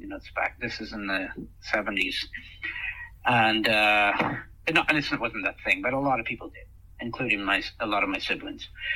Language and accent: English; Ontario, Canada; So I grew up in the Ottawa Valley, about 100 miles north of Ottawa, up in the sticks.